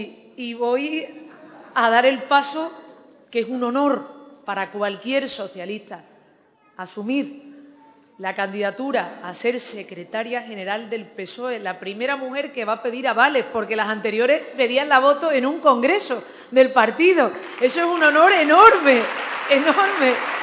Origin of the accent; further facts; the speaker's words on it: Seville, Andalusia, Spain; los dos momentos más emotivos que he tenido en la campaña en mi tierra, en Sevilla